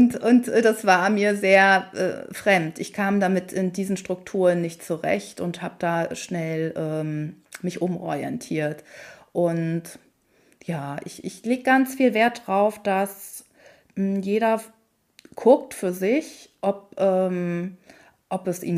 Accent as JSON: {"language": "German", "country": "Germany", "tie": "born or raised there", "said": "Ich bin dann, als ich 30 wurde, zurückgezogen hier in meine Heimat, an die Ostseeküste. Ich bin dann nach Rostock, habe mir Rostock ausgesucht als Stadt."}